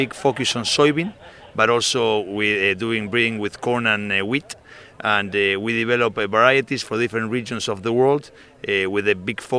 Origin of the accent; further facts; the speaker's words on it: Argentina; now in United States; I am from Argentina. I have a wife and a kid.